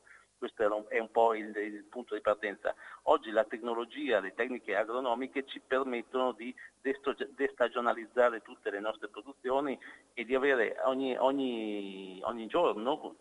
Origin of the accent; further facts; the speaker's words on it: Mantua, Lombardy, Italy; io sono di Mantova, quindi diciamo nella pianura padana